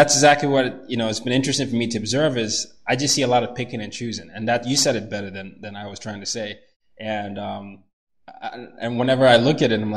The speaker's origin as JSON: {"language": "English", "country": "Nigeria", "tie": "born there", "moved": "yes", "said": "I was born in Nigeria. I came from a country where, you know, I lived in five countries, four continents because of my dad's job as a diplomat."}